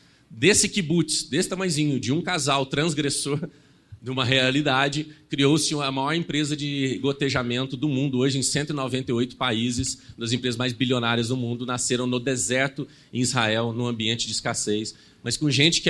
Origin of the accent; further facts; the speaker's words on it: Brazil; eu acho que nós, como brasileiros, que vivemos nos últimos, talvez, décadas, né, a nossa criação, a tirania da resposta